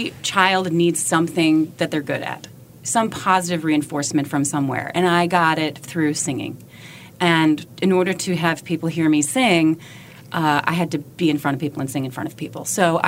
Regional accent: Milwaukee, Wisconsin, United States; moved away as an adult; also born or lived in South Dakota; I was born in South Dakota, and at the age of five, when I was five, we moved to Milwaukee, Wisconsin, and I stayed there until I was 18, and then I had to get out of Dodge.

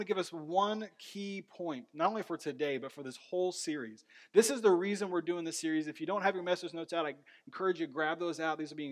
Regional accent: Indiana, United States; Like, I'm from Indiana. I go get in the water, like in the ocean.

